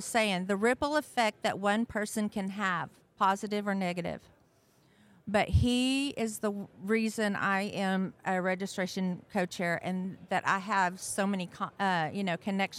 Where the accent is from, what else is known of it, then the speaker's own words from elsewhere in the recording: Midland, Texas, United States; I had a nomadic childhood, but I claim Midland, Texas